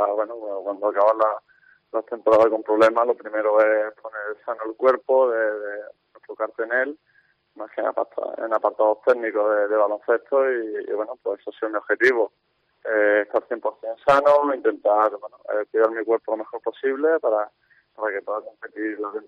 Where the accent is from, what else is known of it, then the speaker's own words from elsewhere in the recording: Málaga, Andalusia, Spain; como malagueño, como persona de Málaga